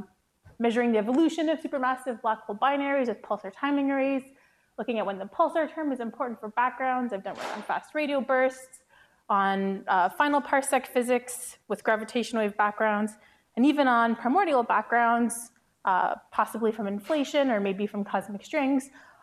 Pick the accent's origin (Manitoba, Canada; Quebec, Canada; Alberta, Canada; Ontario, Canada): Ontario, Canada; Ottawa; because I'm from Ottawa